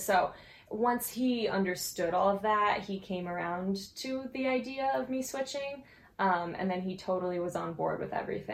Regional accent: Connecticut, United States; Grew up in Connecticut, never really left. Went to college in Connecticut, obviously.

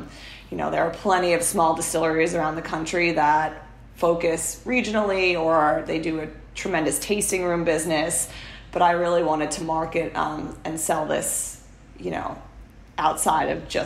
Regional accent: New York, United States; I'm going to bring rum distilling back to my hometown of New York.

